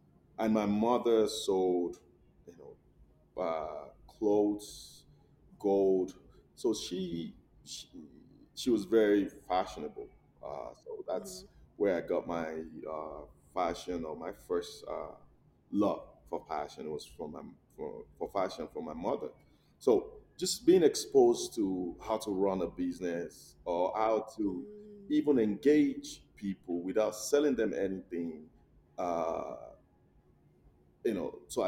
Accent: Nigeria; Well, so my growing up in Nigeria, watching my mom, you know, as being the matriarch of the family

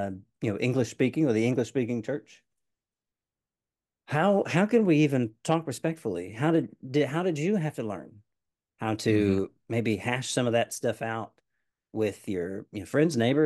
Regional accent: Nashville, Tennessee, United States; But, growing up in Nashville, I grew up in the suburbs. Went to public school in my life.

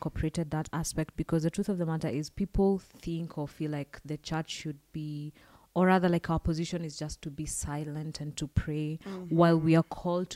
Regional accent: Kenya; I am saddened as a Kenyan.

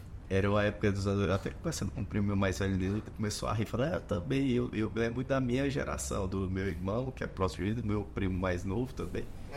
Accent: Ceará, Brazil; Eu sou cearense, né, questão marcante, né, estando em outro lugar, né, na outra cidade, mas nasci, cresci no Ceará

